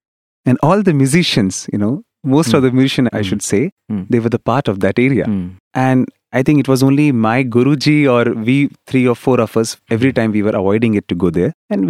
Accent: Puttaparthi, Andhra Pradesh, India; I am from Puttaparthi. I am a science student.

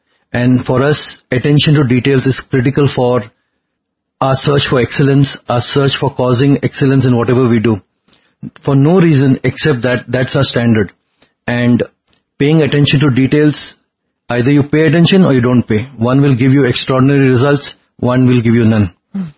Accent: Mumbai, Maharashtra, India; moved away as an adult; So I came from Bombay with looking for an MBA.

